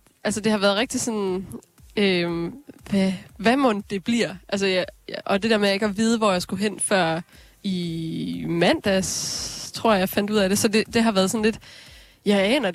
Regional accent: Hobro, North Denmark Region, Denmark; jeg er vokset op lige nær Hobro, og jeg er gift med en skibonit.

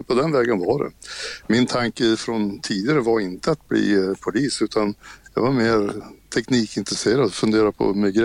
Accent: Lycksele, Västerbotten County, Sweden; Jag är från Lycksele egentligen då.

